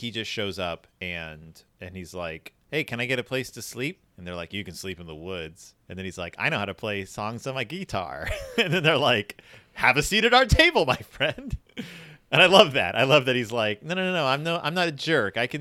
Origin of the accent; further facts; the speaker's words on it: the South, United States; I grew up in the South, which is close enough to know that girl could be used in a non-offensive way